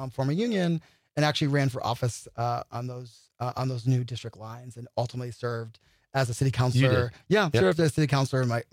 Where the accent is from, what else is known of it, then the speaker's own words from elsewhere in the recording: East Coast, United States; it wasn't this major city. I'm from the East Coast. That's how I thought.